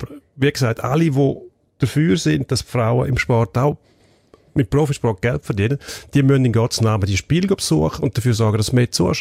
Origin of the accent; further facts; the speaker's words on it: Switzerland; Bei uns in der Schweiz noch nicht so in dem Maß wie zum Beispiel in Deutschland, Spanien, Frankreich zum Beispiel